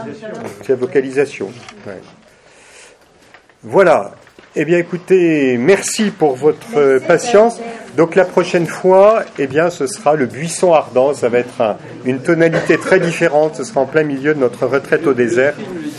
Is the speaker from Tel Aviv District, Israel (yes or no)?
no; Ein Karem, Jerusalem District, Israel; Aïn Karem, moi je suis de Aïn Karem.